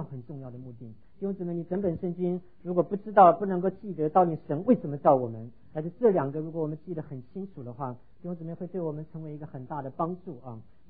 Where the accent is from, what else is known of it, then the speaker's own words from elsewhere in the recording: Taiwan; now in United States; 我在台湾离开台湾前最大的也不过就是这么大啊。